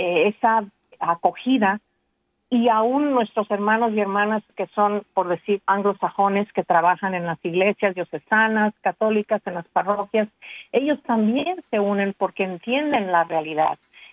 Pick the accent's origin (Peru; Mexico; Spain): Mexico; born there; nací en México de padres mexicanos y claro, aprendimos, gracias a Dios, de mis padres, aprendimos el inglés, también aprendimos francés